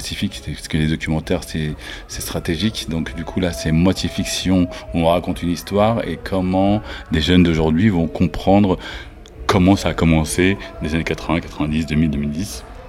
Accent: Morocco; Toujours le Maroc parce que mon pays d'origine, et surtout que je viens de là-bas

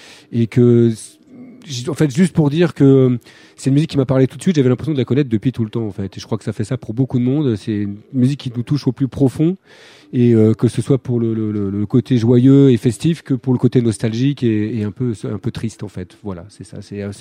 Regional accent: Tours, Centre-Val de Loire, France; C'est ça, on est de Tours, ouais.

